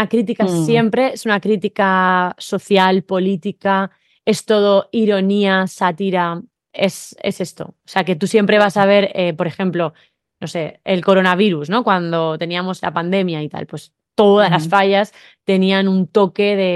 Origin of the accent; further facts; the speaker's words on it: Valencia, Valencian Community, Spain; como yo soy de Valencia y para mí las fallas son wow